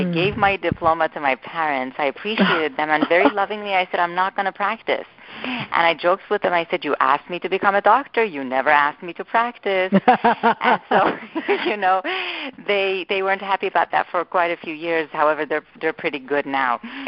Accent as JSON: {"language": "English", "country": "Iran", "said": "for me, when I came from Iran, my parents being traditional immigrant parents, they said, you better become a doctor."}